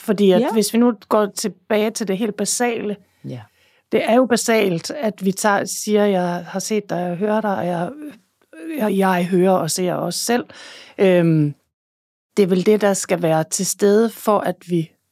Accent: Vejle, Region of Southern Denmark, Denmark; og jeg er fra Vejle. Der blev jeg født på Sankt Marie Hospital

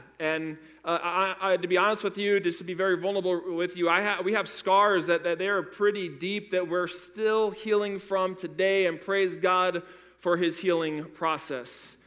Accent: United States; I'll go to an orphanage in China and be able to show them joy because I'm an American.

